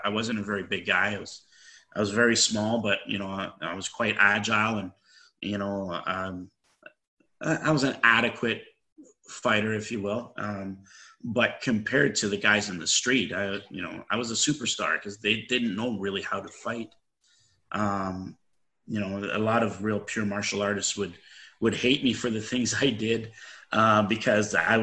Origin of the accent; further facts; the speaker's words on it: Toronto, Ontario, Canada; I grew up in the Rexdale area. And, my first martial art gym was right in the heart of Jamestown Crescent. And which was a really bad area in the West End.